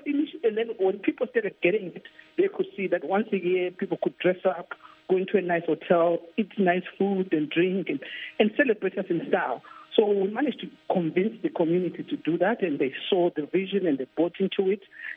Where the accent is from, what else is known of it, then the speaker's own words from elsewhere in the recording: Zimbabwe; sometimes some of my fellow countrymen would hype that they are Zimbabweans.